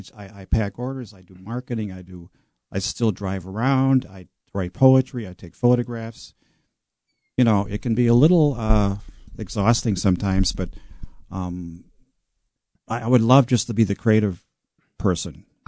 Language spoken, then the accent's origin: English; Marshfield, United States; I was raised in Marshfield, and my dad had a steel fabrication company